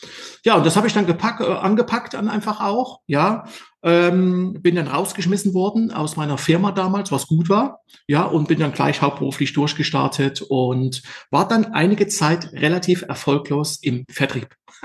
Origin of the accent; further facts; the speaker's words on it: East Germany, Germany; so bin ich aufgewachsen, bin am Osten aufgewachsen.